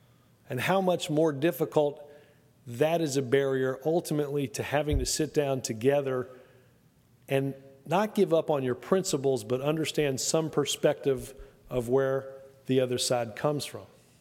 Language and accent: English; Alabama, United States; or 5:30 when I was growing up in Alabama to watch what happened during the day